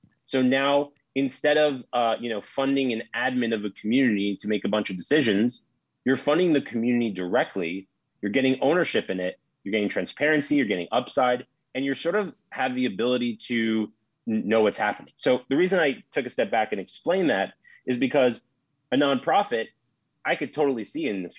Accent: New York, United States; born there; I was born in New York. I'm a Knicks fan.

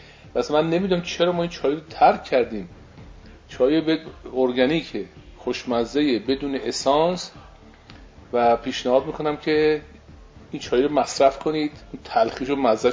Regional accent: Tehran, Tehran Province, Iran; born there; 66 سالم داره، خرداد آینده میرم تو 67 سال. متولد تهران هستم، خیابان شکوفه. پدرم از سیتش آشتیانی است، مادرم آشتیانی و گرکانی است

